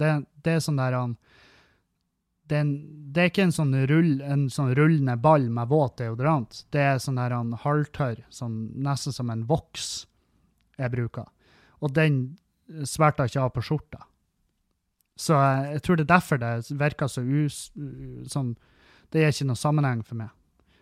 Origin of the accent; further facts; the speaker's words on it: Halsa, Trøndelag, Norway; Det var veldig lenge vi ikke hadde noe form for treningsstudio der jeg kommer fra på Halsa.